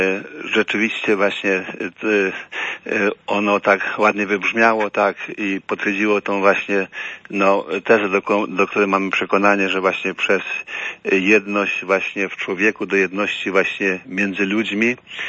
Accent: Subcarpathian Voivodeship, Poland; archidiecezję, z której właśnie pochodzę, z Podkarpacia, archidiecezja Przemyska

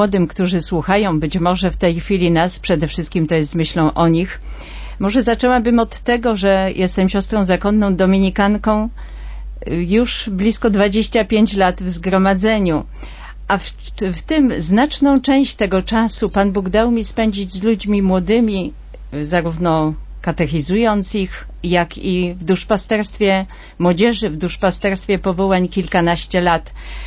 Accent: Lipnica Murowana, Lesser Poland, Poland; Pochodzę z diecezji tarnowskiej. Urodziłam się w Lipnicy Murowanej

